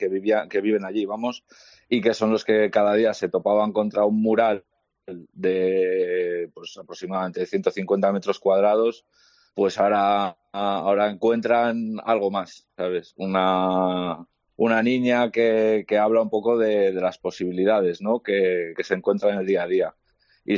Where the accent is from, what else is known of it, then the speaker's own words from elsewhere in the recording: León, Castile and León, Spain; ahí en León, yo soy de León y vamos, te sentías, ¿no?, como un poco aislado en este sentido.